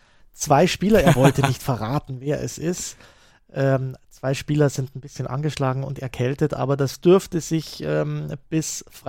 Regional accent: Glasgow, Scotland, United Kingdom; Ich komme aus Glasgow

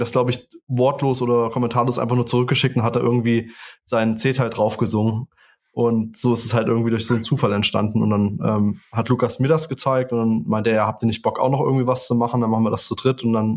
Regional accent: Spangenberg, Hesse, Germany; ich komme aus Spangenberg, Jonas kommt aus Melsung

